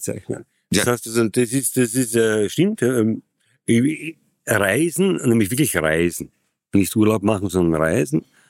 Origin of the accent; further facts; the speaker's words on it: Austria; Und du bist als Österreicher schon was gewohnt, was Berge und so.